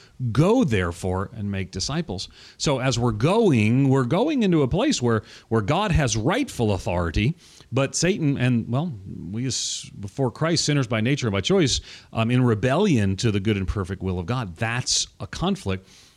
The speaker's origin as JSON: {"language": "English", "region": "New York", "country": "United States", "tie": "born or raised there", "lives_now": "Tennessee, United States", "said": "I'm from New York, Long Island, born and reared outside of New York City, but I live in Tennessee now, and I try to blend."}